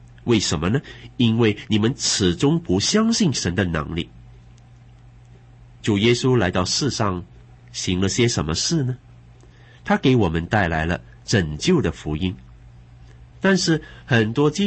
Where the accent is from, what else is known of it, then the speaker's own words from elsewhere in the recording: China; 我们中国人有一句俗语说，天渊之别